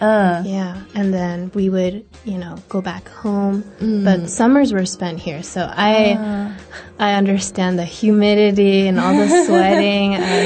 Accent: California, United States; I am from California in the US, specifically the Bay Area, 硅谷。

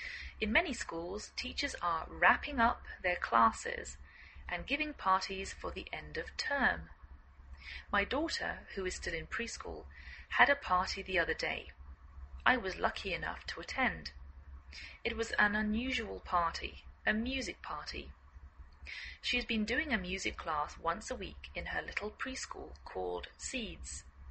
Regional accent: England, United Kingdom; now in United States

